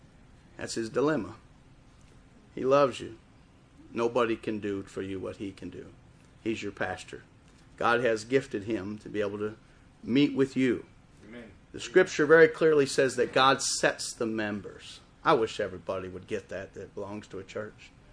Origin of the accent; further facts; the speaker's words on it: Wisconsin, United States; also born or lived in Chicago; I was born in Chicago, and I lived there till I was 4 or 5, and I moved my family up to Wisconsin.